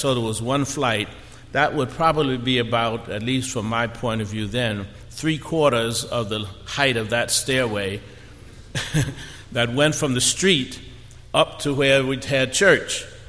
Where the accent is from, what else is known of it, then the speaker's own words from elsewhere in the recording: New York City, New York, United States; I grew up in New York City, in the Bronx.